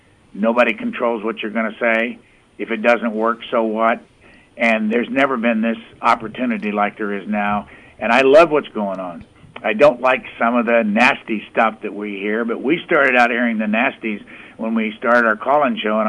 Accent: Lafayette, Indiana, United States; I went to Purdue. I was a hometown guy. My father was from that area. My mother came out of Arkansas.

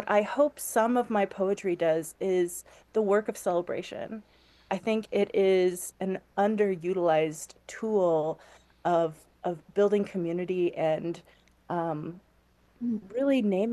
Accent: Ohio, United States; I grew up in Appalachia. I grew up in southern Ohio and have migrated similarly to Danielle to southeastern Utah, which in many ways has similarities to Appalachia.

